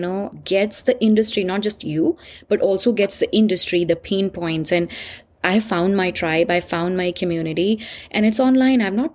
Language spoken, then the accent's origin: English; India; moved away as an adult; I was born and raised in India.